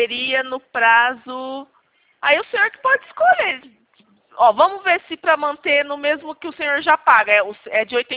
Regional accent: Presidente Prudente, São Paulo, Brazil; Eu sou aqui de Prudente

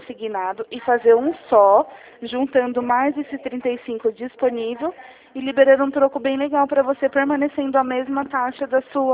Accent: Jundiaí, São Paulo, Brazil; Eu sou aqui de Jundiaí.

